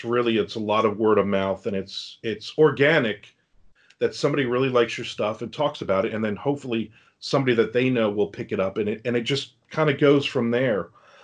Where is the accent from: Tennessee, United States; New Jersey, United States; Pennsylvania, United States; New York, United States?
New Jersey, United States; I guess kind of the joke that I always say is I grew up in New Jersey. My dad's Italian